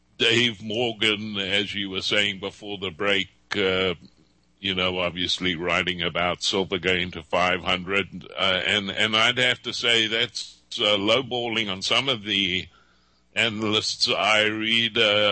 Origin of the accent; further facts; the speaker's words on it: Zimbabwe; considering I'm from Zimbabwe